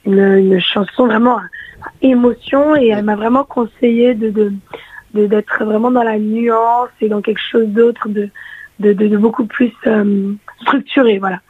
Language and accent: French; Paris, Île-de-France, France; now in Narbonne, France; je suis originaire de Paris de base et je suis allée vivre à Narbonne